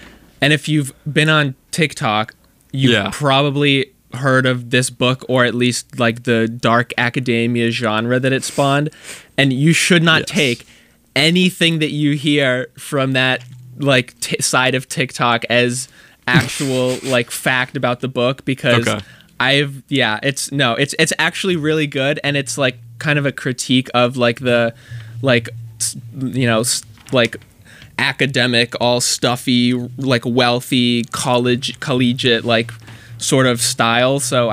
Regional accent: Cleveland, Ohio, United States; I'm a junior from Ohio, unfortunately.

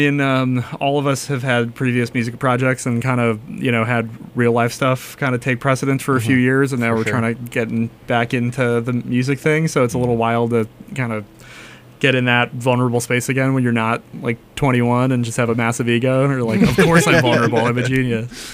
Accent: Avon, Massachusetts, United States; Massachusetts. I'm from Avon.

